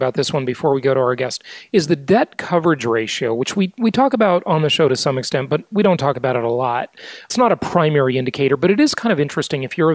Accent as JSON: {"language": "English", "town": "Newport Beach", "region": "California", "country": "United States", "said": "hey, I'm from Newport Beach. It's not snobby there."}